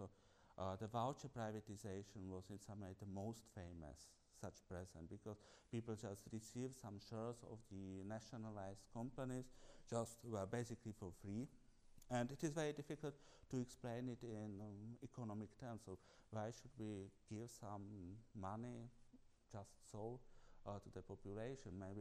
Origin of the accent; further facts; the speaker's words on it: Slovakia; So first, because originally we are both from Slovakia.